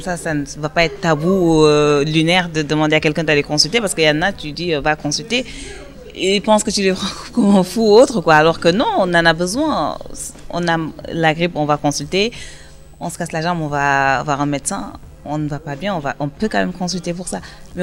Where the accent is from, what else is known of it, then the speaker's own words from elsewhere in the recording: Mauritania; Je suis mauritanienne d'origine.